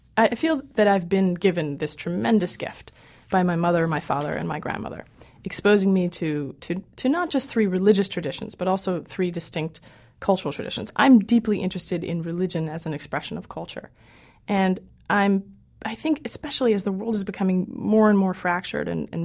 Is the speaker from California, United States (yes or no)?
no; Newton, Massachusetts, United States; also born or lived in India; You know, when I was growing up in Newton, Massachusetts, then I was encouraged to explore these various traditions. When I was living in India, it was the first time that I had been exposed to a culture where your religious identity is part and parcel with your personal one.